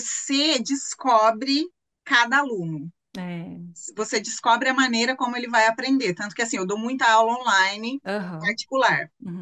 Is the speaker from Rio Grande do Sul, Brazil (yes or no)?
no; Aguaí, São Paulo, Brazil; Meu sotaque vem lá do interior de São Paulo, eu sou de uma cidade chamada Aguaí, tem mais ou menos uns 35 mil habitantes. E foi lá que eu nasci, fui criada e foi lá que eu me descobri como professora também.